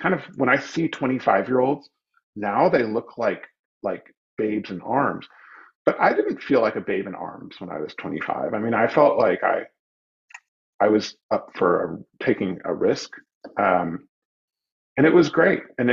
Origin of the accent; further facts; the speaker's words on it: New York City, New York, United States; I came from America at the height of its imperial power. I had every advantage of culture and economics and education and everything that you could have. And I was I was a perfect citizen of New York City.